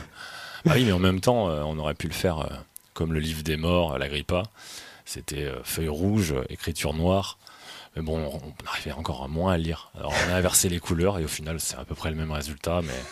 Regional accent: France; On se démarque plus en tant que Français à chanter en français

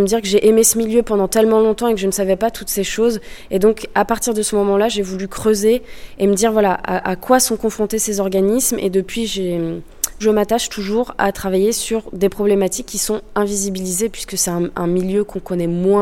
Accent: Brittany, France; Je suis originaire de Bretagne. Je vis depuis 3-4 ans à Saint-Malo. … Je suis artiste visuelle.

